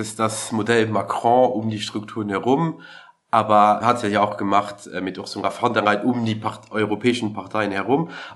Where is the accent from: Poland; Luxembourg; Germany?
Luxembourg; Zum Beispiel, ich komme aus Luxemburg.